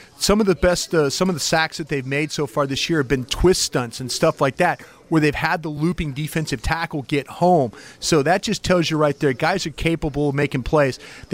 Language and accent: English; Dallas, Texas, United States; You know, I'm from Dallas, Texas myself